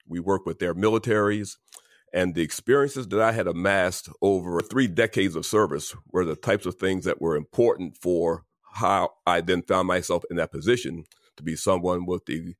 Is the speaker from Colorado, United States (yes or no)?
no; Baltimore, Maryland, United States; I was from Baltimore.